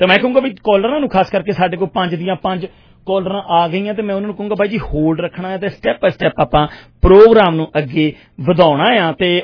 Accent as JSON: {"language": "Punjabi", "region": "Punjab", "country": "India", "said": "ਮੈਂ ਵੀ ਪੰਜਾਬ ਤੋਂ ਆਏ ਹਾਂ, ਜਿੰਨੇ ਅਸੀਂ ਅੱਜ ਇਸ ਸਟੂਡੀਓ 'ਚ ਬੈਠੇ ਹਾਂ ਸਾਰੇ ਅਸੀਂ ਪੰਜਾਬੀ ਲੋਕ ਹਾਂ"}